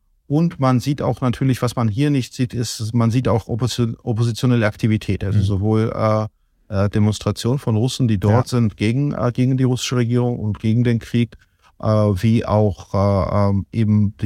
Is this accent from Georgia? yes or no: yes; Kutaisi, Imereti, Georgia; Ich komme aus Kutaisi, ich komme aus der zweitgrößten Stadt und es ist eben provinziell, aber auch sehr schön idyllisch. Ich mag es dort sehr.